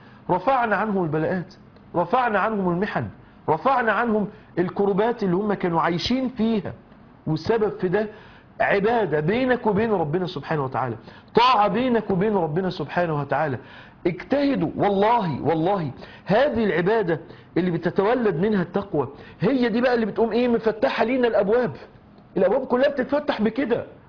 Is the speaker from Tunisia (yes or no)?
no; Mansoura, Dakahlia, Egypt